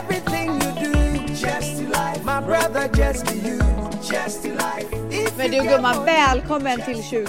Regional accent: Sweden; now in United States; jag är ändå uppvuxen i Sverige. Alltså jag har inte bott i USA hela mitt liv

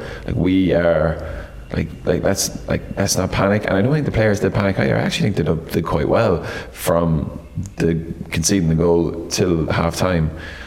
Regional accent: Ireland; Because, like, being Irish, your natural reaction is just to be pessimistic about everything.

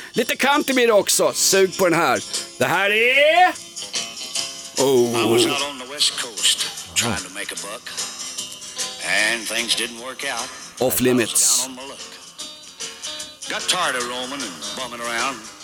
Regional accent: Norrland, Sweden; Jag är från Norrland.

